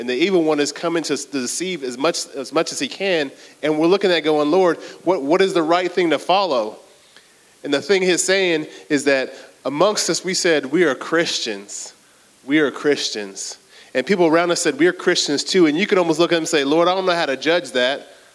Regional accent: British Virgin Islands; I'm British and I'm from Virgin Islands. So if you throw those two together, well, I'm nothing American or African.

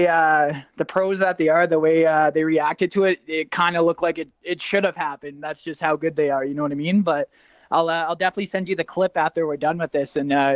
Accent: Winnipeg, Manitoba, Canada; I'm from Winnipeg myself

